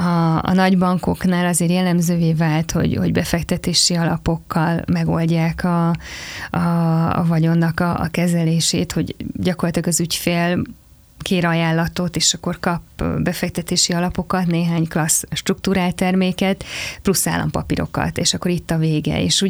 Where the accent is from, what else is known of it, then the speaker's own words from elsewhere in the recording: Szombathely, Vas, Hungary; én nagyon szeretem a vidéket, én is szombathelyi vagyok